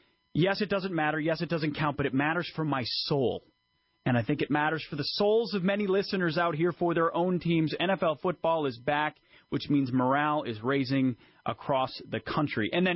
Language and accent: English; Minnesota, United States; so I'm hot seating today for him out of Minnesota, my home state